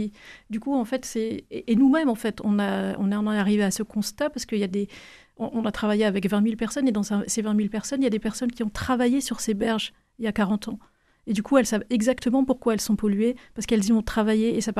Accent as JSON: {"language": "French", "region": "Brittany", "country": "France", "said": "Je suis bretonne."}